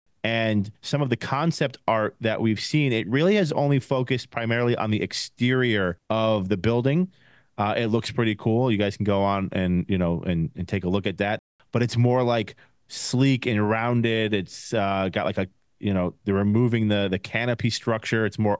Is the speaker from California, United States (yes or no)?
no; New Jersey, United States; Because like, we're from Jersey, so when we're driving on the parkway and you hit 85, you're like, oh, this isn't a roller coaster.